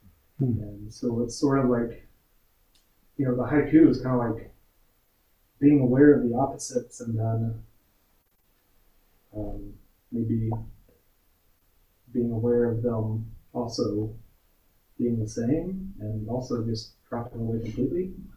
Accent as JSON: {"language": "English", "region": "Tennessee", "country": "United States", "said": "the role I play … I'm from Tennessee, yada yada."}